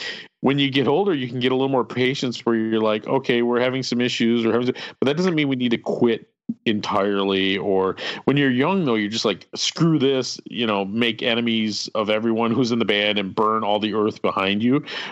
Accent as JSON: {"language": "English", "town": "Milwaukee", "region": "Wisconsin", "country": "United States", "tie": "born or raised there", "said": "I grew up in the Milwaukee area, so we hit it right off."}